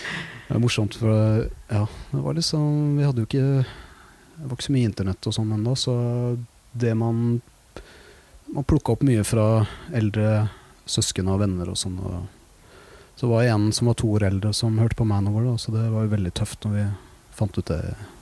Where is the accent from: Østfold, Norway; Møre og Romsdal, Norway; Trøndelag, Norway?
Østfold, Norway; Våler; Nei, jeg kommer fra Våler I Østfold. Moss jo nærmeste byen og det veldig sånn rockeby.